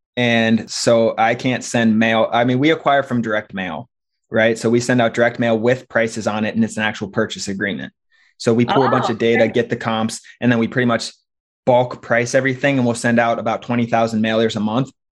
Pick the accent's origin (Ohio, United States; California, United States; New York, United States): Ohio, United States; Cincinnati; now in Tampa, United States; I'm from Cincinnati, Ohio, but last year I moved down to Tampa, Florida. And I'm in the Tampa area now.